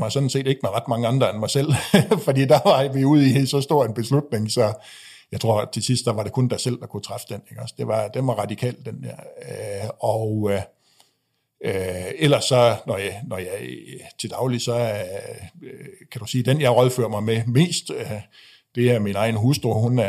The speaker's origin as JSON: {"language": "Danish", "town": "Frederikshavn", "region": "North Denmark Region", "country": "Denmark", "tie": "born or raised there", "said": "Jeg ved ikke helt, hvor det kommer fra, men jeg voksede op i Frederikshavn, i hvad du kan kalde sådan en bedre middelklasse familie."}